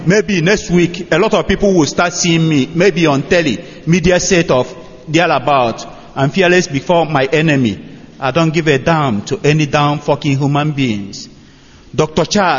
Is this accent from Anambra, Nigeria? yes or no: yes; Ishida, Anambra, Nigeria; I'm from Ishida in Anambra State in Biafra land.